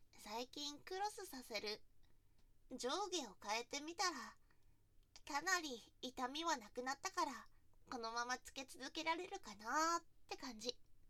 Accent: Hokkaido, Japan; moved away as an adult; now in Tokyo, Japan; 出身地は北海道、ドサンコなんだ。大学に入学するときに上京したんだけど、結局通えなくて辞めちゃった。実家とも絶縁状態だし、東京が何かと便利だからずっと住んでるんだ。

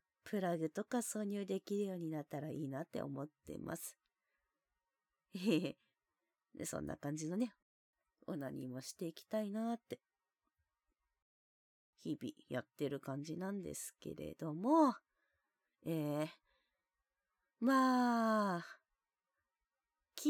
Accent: Hokkaido, Japan; 出身地は北海道です。

